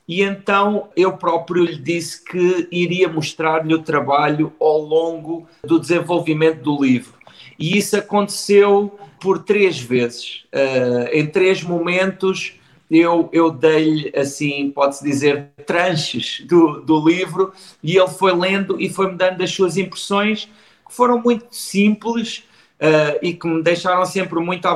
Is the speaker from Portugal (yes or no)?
yes; Galveia, Alentejo, Portugal; eu corria lá na equipa da minha aldeia, que é